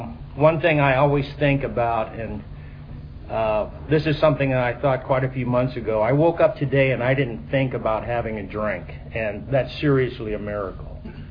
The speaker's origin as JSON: {"language": "English", "town": "Pensacola", "region": "Florida", "country": "United States", "tie": "born there", "also_born_or_lived": "Corpus Christi, United States / Anaheim, United States / Bangor, United States / Quantico, United States", "said": "Being in a military family, we moved around a lot. So in my first, I was born in Pensacola. I don't even remember living there because it was only about 2 months long."}